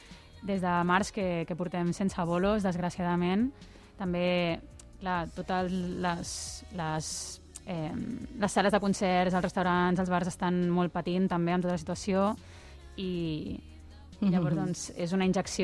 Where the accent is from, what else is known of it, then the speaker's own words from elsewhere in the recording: Barcelona, Catalonia, Spain; Jo de Barcelona.